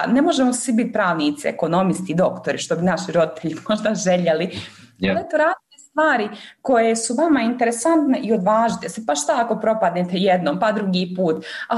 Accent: Bosnia & Herzegovina; u Europskom parlamentu sam se zaposlila kao Bosanka Hercegovka i trebalo je posebno odobrenje da se zaposlim jer nisam državljanka Europske unije

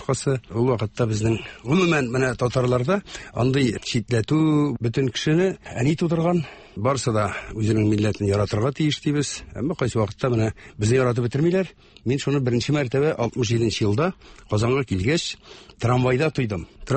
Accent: Apaz, Tatarstan, Russia; Арчадан. Апаз дигән авылдан.

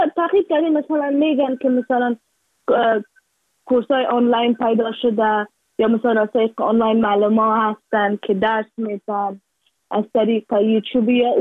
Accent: Afghanistan

